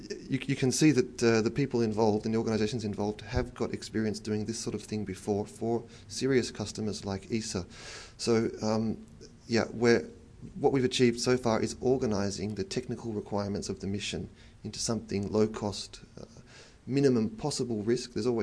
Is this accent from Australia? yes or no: yes; Sydney, New South Wales, Australia; now in Netherlands; Originally Sydney, Australia, but now living in the Netherlands, where our team has its headquarters just outside the European Space Agency ESTEC facility